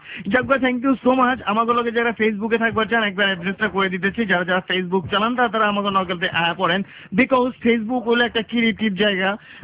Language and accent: Bangla; Dhaka, Dhaka Division, Bangladesh; আমরা ঢাকার পোলা